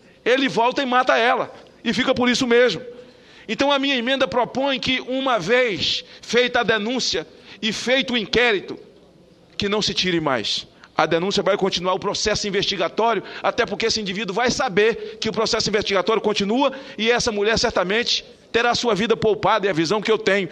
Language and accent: Portuguese; Espírito Santo, Brazil; para nós que somos do Espírito Santo, que sentimos muito orgulho de Vossa Excelência